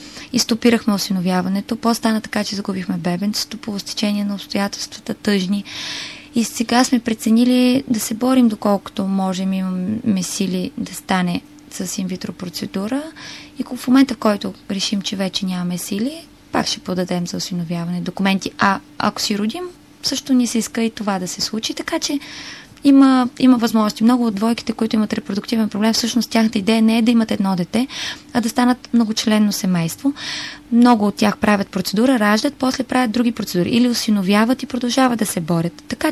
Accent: Plovdiv, Plovdiv Province, Bulgaria; ме е срам да казвам, че съм от Пловдив

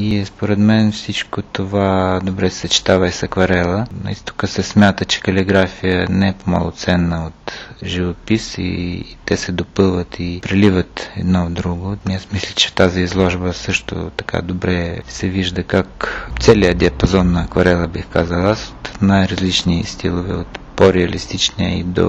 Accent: Izmail, Odesa Oblast, Ukraine; Прилича ми на моя роден град. Измаил също е малък град в Бесарабия, на брега на Дунава.

